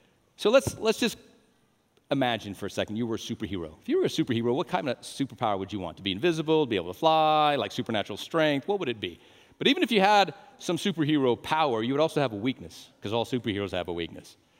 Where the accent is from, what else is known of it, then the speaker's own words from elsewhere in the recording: Albuquerque, New Mexico, United States; I was raised in Albuquerque. Schools in Albuquerque were quite tough back then.